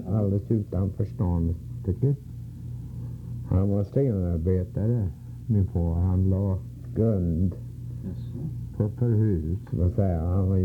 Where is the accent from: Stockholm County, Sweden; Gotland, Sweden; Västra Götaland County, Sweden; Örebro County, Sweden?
Västra Götaland County, Sweden; Uddevalla; Jag växte upp i Uddevalla, ja visst.